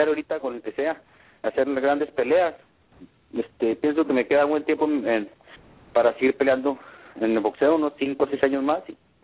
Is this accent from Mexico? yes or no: yes; Chihuahua, Mexico; yo vengo de la sierra. Yo soy como cualquier otro niño que ven que ha crecido en la ciudad